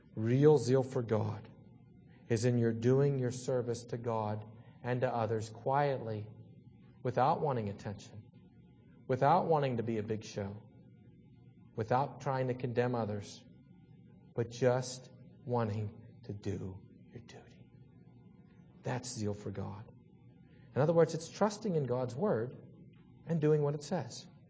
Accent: Salzburg, Austria; I know when I grew up in Salzburg

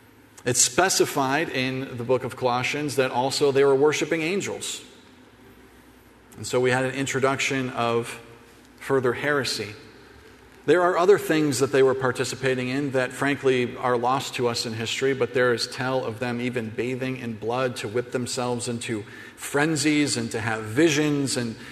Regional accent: Ambridge, Pennsylvania, United States; Beaver County, Pennsylvania, where river towns and mill towns, as they are known, run rampant. So I grew up in Ambridge, named after the American Bridge Company, who came and settled there.

